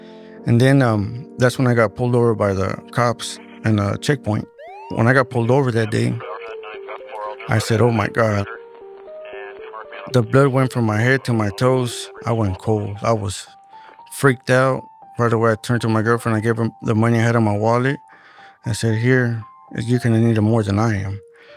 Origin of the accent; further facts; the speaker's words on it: Winton, California, United States; moved away; also born or lived in Merced; I was born in Merced, raised in Winton. Winton's a little town, it's a bunch of woods, like almond fields, peach fields, sweet potato fields.